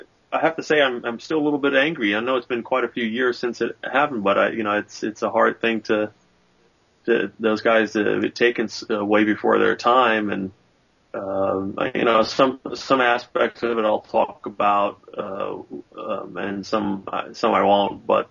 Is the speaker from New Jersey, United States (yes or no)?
no; New York, United States; Yeah, well, I'm originally from New York, and I knew a bunch of guys back there, got hired in FDNY.